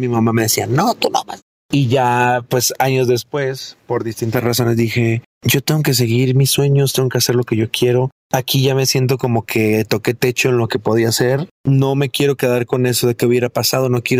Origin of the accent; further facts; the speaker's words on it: Alajuela, Costa Rica; moved away as an adult; Soy de Costa Rica.